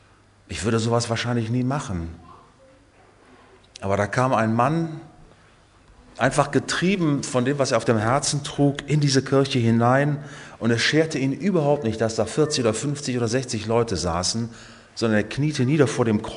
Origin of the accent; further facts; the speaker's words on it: Cologne, North Rhine-Westphalia, Germany; als ich vor einiger Zeit Köln besuchte, meine Heimatstadt, und mir einige Dinge noch einmal angeschaut hatte.